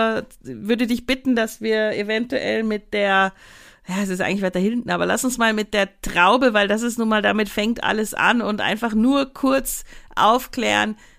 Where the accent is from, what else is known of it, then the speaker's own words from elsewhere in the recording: Germany; now in Austria; ich komme ja nun mal aus Deutschland